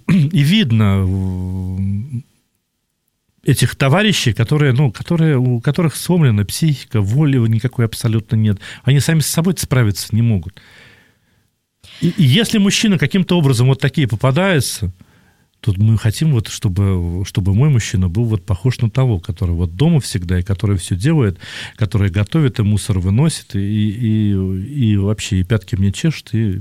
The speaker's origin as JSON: {"language": "Russian", "region": "Samara Oblast", "country": "Russia", "tie": "born or raised there", "said": "я там родом из Самарской области"}